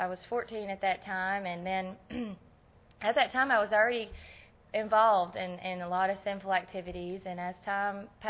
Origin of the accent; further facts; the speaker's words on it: Tennessee, United States; But I was raised in Tennessee in a home with two great parents who loved me and taught me how to work hard and were strict